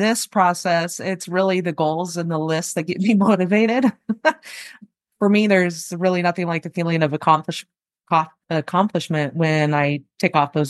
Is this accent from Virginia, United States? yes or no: no; Arizona, United States; Well, I'm one of those rare Arizona natives. I'm not a transplant from Ohio, like everybody seems to be.